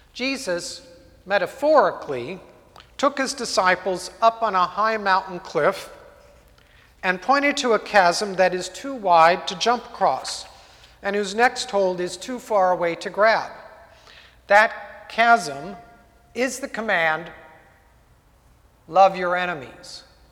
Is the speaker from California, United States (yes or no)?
yes; San Jose, California, United States; when I grew up in the Santa Clara Valley in the 1960s and 1970s